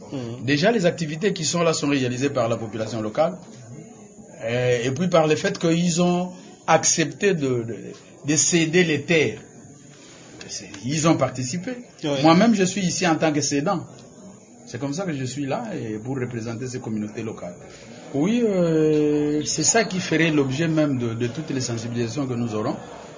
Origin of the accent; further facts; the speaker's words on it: Kenge, Kwango, DR Congo; J'ai parlé plusieurs fois à travers toutes les radios locales qu'il y a eu chez moi, à Kenge.